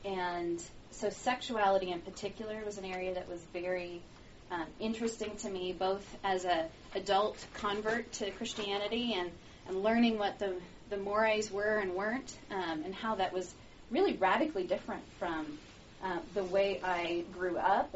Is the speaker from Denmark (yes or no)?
no; Canada; moved away as an adult; also born or lived in United Kingdom; now in Colorado, United States; I'm Canadian and British. I moved down to Colorado 5 years ago to get married to that guy in the back.